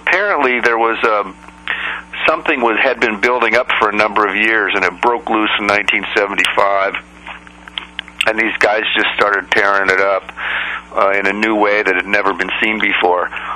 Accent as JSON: {"language": "English", "country": "Australia", "tie": "born or raised there", "said": "So growing up in Australia you learn how to get tough"}